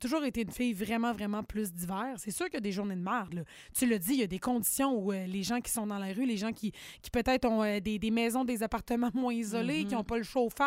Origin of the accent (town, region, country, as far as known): Quebec, Canada